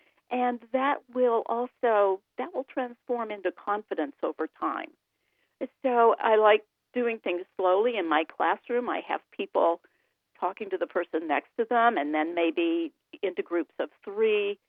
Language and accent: English; Tennessee, United States; since I was a little girl growing up in East Tennessee.